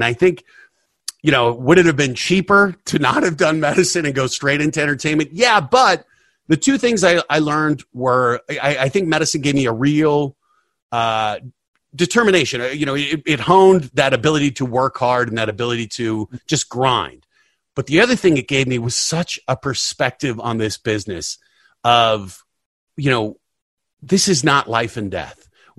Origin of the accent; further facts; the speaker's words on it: Denver, Colorado, United States; You know, I grew up in Denver, and it was just, hey, you work hard, you go to college